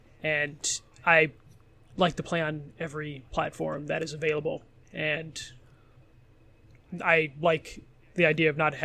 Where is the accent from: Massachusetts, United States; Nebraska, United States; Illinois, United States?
Illinois, United States; Chicago; I'm from Chicago.